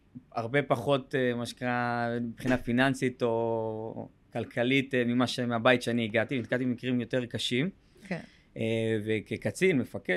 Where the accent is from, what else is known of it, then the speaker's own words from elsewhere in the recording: Northern District, Israel; אני גדלתי בצפון הרחוק בפריפריה